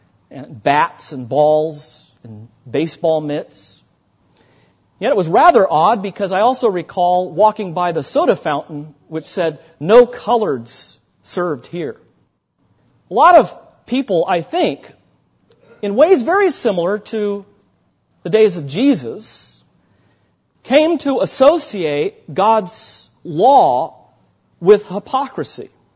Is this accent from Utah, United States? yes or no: no; California, United States; Well, I was from California.